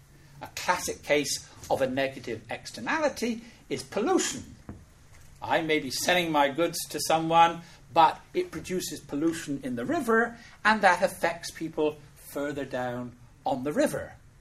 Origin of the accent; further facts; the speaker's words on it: United Kingdom; accent: British; now in United States; I'm British. I'm very keen to keep my British accent because Americans think you're smarter than you really are. I'm British, but I live in the United States.